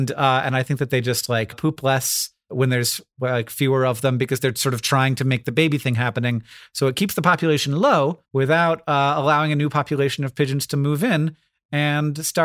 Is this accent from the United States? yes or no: yes; Florida, United States; I grew up in Florida, and there are times when you wouldn't want to like swim around in the ocean for sure.